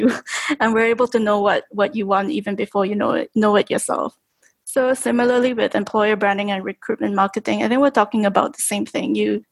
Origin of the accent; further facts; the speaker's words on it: Singapore; born there; So I currently live in Singapore, so I'm calling in from Singapore right now. So I was born in Singapore, but half my career was spent in Amsterdam. So I had a chance to live and work there for a few years. So I only moved back to Singapore just over a year ago.